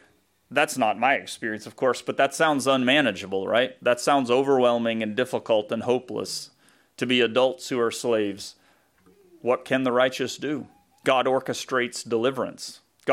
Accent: the South, United States; accent: southern; somebody noticed my southern accent yesterday

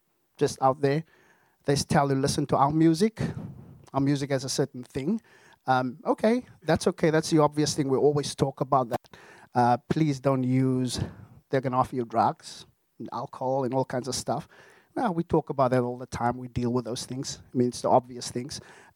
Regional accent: South Africa; now in United States; Now, food for me, I'm from South Africa.

